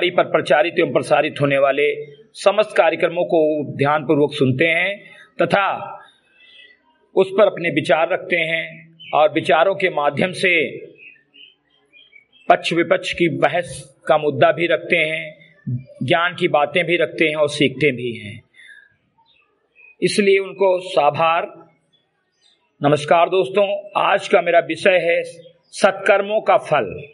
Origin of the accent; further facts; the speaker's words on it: Uttar Pradesh, India; ग्राम सभा समरी कटई विकासखंड मेनपुरा जनपद बहराइच का मूल निवासी हूं तथा एक सामाजिक कार्यकर्ता हूं।